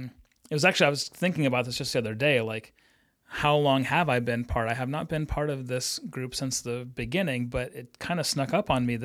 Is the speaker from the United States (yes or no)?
yes; Ames, Iowa, United States; I grew up in Ames, Iowa, and Ames has a very strong community municipal band there.